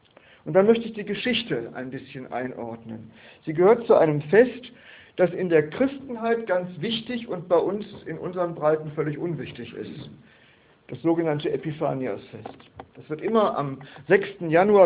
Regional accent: North Rhine-Westphalia, Germany; die beiden waren schon ein bisschen tüdelig, wie man bei uns in Westfalen sagt.

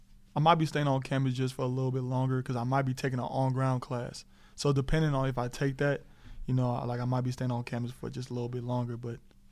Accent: California, United States; I'm from California.

